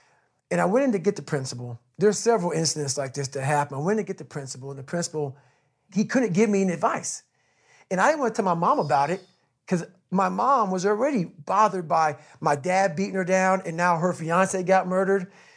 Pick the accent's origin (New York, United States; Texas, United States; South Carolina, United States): New York, United States; Buffalo; born there; also born or lived in Indiana; I was born in Buffalo, New York.